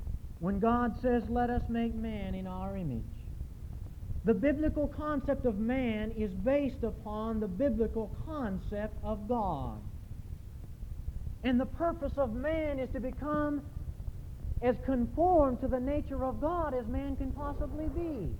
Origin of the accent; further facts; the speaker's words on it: Idaho, United States; on top of a mountain by Sun Valley in my home state of Idaho